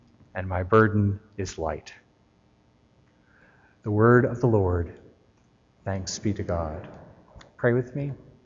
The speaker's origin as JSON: {"language": "English", "region": "Illinois", "country": "United States", "tie": "born or raised there", "also_born_or_lived": "Indiana", "said": "And for most of my life, I grew up in Illinois and Indiana, down the block from a cornfield."}